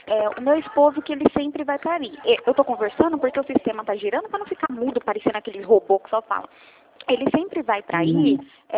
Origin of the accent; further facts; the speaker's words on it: São Paulo, Brazil; nós somos aqui de São Paulo, interior de São Paulo.